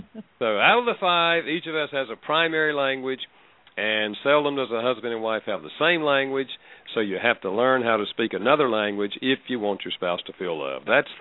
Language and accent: English; Winston-Salem, North Carolina, United States; And I'm calling from North Carolina. If you can tell the accent, I live here, North Carolina.